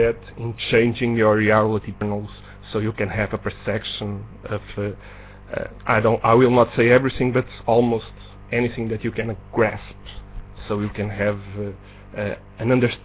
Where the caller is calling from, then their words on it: Portugal; I'm calling from Portugal, the other side of the ocean.